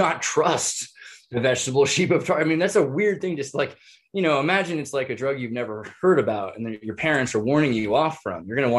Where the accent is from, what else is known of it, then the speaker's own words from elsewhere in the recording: Santa Cruz, California, United States; I come from Santa Cruz, California